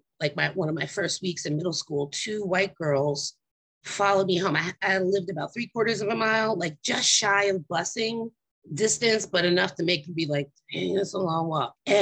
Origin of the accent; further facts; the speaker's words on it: New York City, New York, United States; So I'm a born and bred New Yorker. I was born in the Bronx, up by 163rd Street. And it was a very, very multi-culti area.